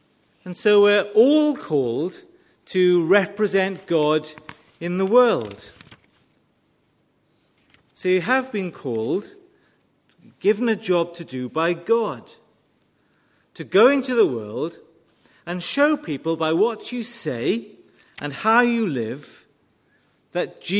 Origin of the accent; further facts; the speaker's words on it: Bridgend, Wales, United Kingdom; I come from Bridgend in South Wales. Just an ordinary place.